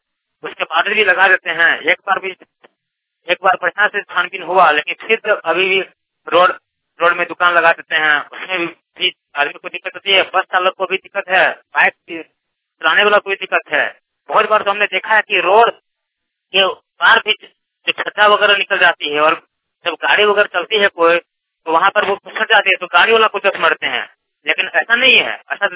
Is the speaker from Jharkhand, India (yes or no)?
yes; Jharkhand, India; जिला बोकारो का रहने वाला हूँ। हम लोग का जिला बोकारो है, थाना कसमार है।